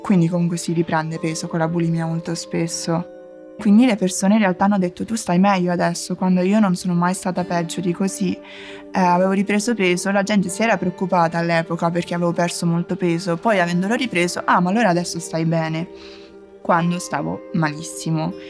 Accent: Macerata, Marche, Italy; moved away as an adult; now in Perugia, Italy; Poi io mi sono trasferita per l'università da Macerata, che è il mio paese nelle Marche. Sono venuta a Perugia

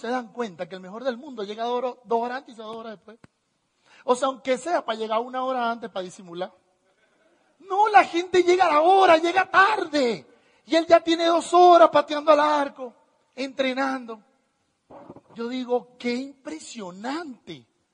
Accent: Venezuela; Uy, que soy muy venezolano. Yo no hablo castellano, ya hablo venezolano, disculpen.

